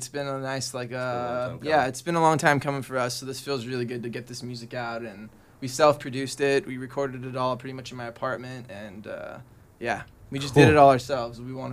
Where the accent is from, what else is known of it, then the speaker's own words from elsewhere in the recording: Hawaii, United States; I'm from Hawaii originally, so these guys love to make fun of the ocean.